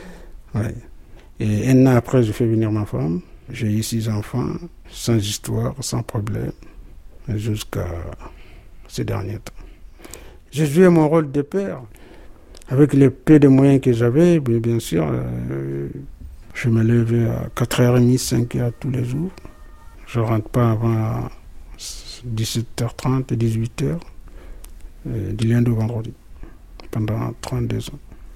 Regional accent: Mali; now in Paris, France; Je suis originaire du Mali. Je suis arrivé le 18 mars 1974. J'ai toujours habité à Paris, travaillé à Paris.

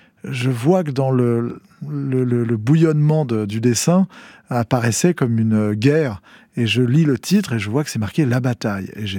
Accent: Montreuil, Île-de-France, France; born there; Oui, alors je suis né à Montreuil, puisque ma maman avait l'habitude de cette clinique. Je suis né le 6 mai 68.

